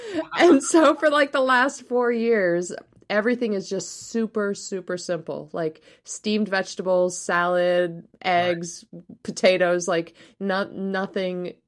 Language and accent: English; East Coast, United States; also born or lived in Florida / Massachusetts; I grew up all along the East Coast, so I was born on the Gulf of Mexico in Florida, and then lived throughout, you know, my childhood and young adult life all the way up to Massachusetts, places in the middle.